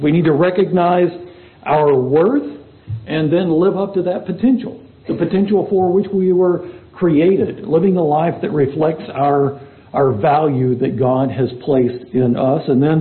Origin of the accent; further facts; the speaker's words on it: Texas, United States; One of my favorite baseball players, growing up in Texas, northern Texas, of course, I watched the Texas Rangers once upon a time